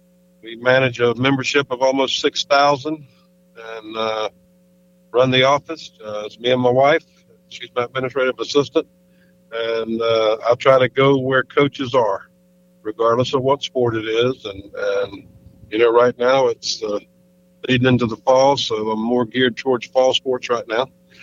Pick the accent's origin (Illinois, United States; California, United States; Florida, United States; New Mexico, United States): Florida, United States; Chiefland; I grew up in Chiefland, which is right up Highway 19 from y'all. You know, about halfway between Tampa and Tallahassee.